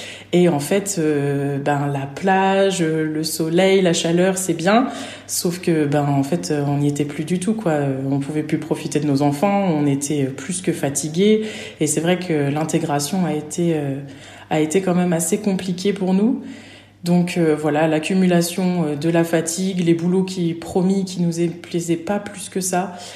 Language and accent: French; Nancy, Grand Est, France; moi je suis originaire de Nancy